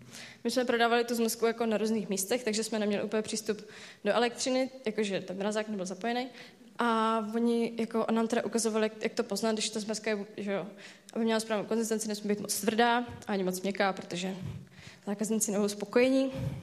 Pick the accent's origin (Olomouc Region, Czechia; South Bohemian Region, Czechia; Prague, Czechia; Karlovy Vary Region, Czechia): Karlovy Vary Region, Czechia; Cheb; já jsem teda z Chebu původně a to tak jako velmi plynule navážu. Jsem z Chebu a tohle je přechod v Chebu.